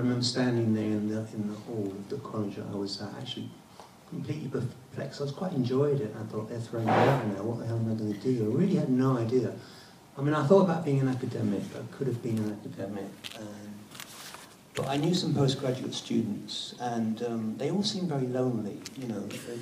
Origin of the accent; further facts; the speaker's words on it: London, United Kingdom; I was brought up in London, and I was born in 1952